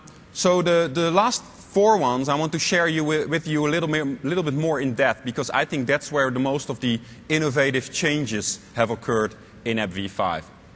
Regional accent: Netherlands; English is a second language; I come from the Netherlands.

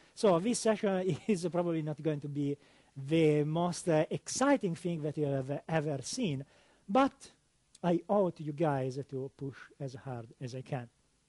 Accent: Italy; English is a second language; now in Redmond, United States; I'm a principal architect evangelist in Redmond, as you can hear from my accent, classic North America. No, yeah, I'm actually Italian, but I've spent almost 6 years there in the States.

